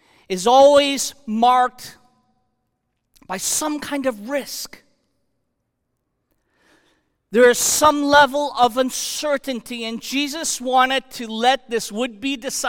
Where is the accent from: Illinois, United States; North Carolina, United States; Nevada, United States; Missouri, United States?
Illinois, United States; Chicago; also born or lived in Philadelphia / Houston; now in Connecticut, United States; tracing back from growing up in Chicago and moving to the East Coast to Philadelphia and then down to the Deep South and Houston, Texas, back to Chicago, and now here in Connecticut.